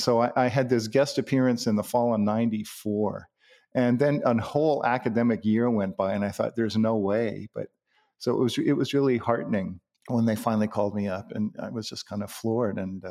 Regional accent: California, United States; also born or lived in New York; But I was born in New York, but by the time I was around four, my family had moved out to California.

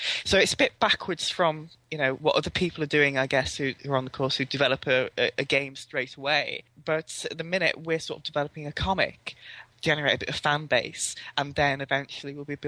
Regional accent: Middlesbrough, North East England, United Kingdom; I'm on the developer course and I'm from Middlesbrough.

